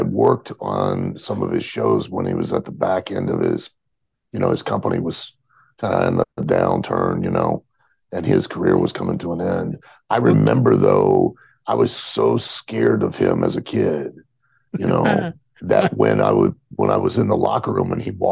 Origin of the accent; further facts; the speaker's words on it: Lima, Ohio, United States; Originally, I'm from Lima, Ohio, little town in northwest Ohio.